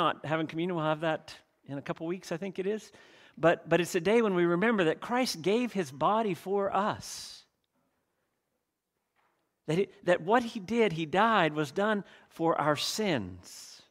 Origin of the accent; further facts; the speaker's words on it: United States; moved away; when I grew up in the States, I always said process.